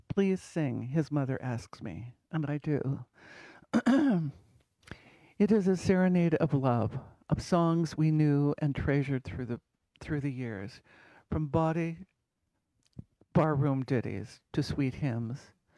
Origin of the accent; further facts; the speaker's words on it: Bisbee, Arizona, United States; Growing up in Bisbee, our mother was a stay-at-home mother